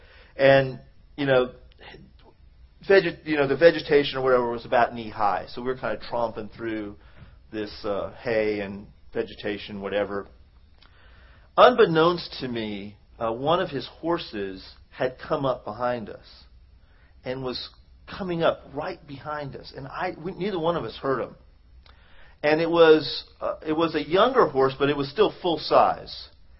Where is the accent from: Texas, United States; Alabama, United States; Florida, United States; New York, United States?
Texas, United States; Dallas; also born or lived in Washington, D.C.; You know, I grew up in Washington, D.C. was half my childhood. My other half was here in Dallas. We moved here in 75. And so I've been in the city all my life.